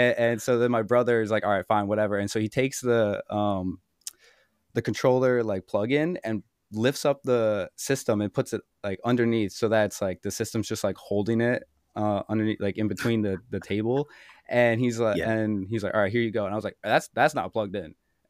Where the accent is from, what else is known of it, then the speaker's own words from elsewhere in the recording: New York, United States; now in New York City, United States; Yes, I'm from New York. Originally from Long Island and currently live in New York City and enjoying it very much.